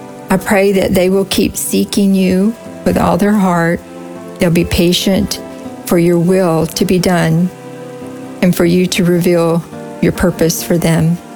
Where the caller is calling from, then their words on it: North Carolina, United States; I'm from North Carolina, 10-year listener.